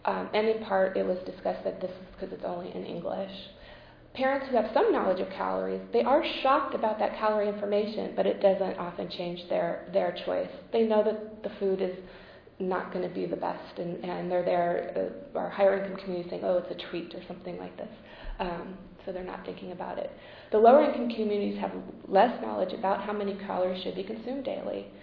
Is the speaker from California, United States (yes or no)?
yes; Los Angeles, California, United States; also born or lived in Manhattan Beach; I was born in East Los Angeles, not a very low income, but middle income family, and my whole family was fat.